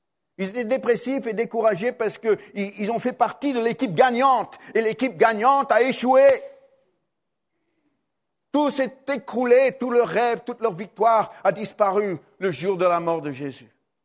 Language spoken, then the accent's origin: French; Australia; je viens d'Australie